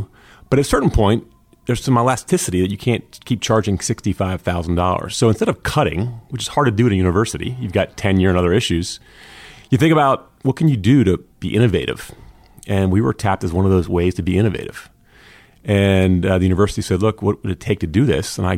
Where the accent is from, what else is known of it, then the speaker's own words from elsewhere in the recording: Philadelphia, Pennsylvania, United States; it's that hard scrabble nature of being a Philadelphian.